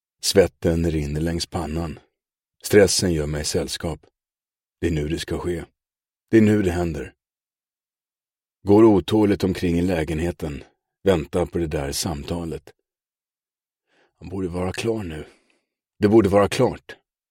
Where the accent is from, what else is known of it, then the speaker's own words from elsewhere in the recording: Solna, Stockholm County, Sweden; Utan min barndom utspelade sig i Hagalund i Solna. En annan av Stockholms många förorter. Som vi flyttade till när jag var runt 6 år gammal. En förort i västra Stockholm.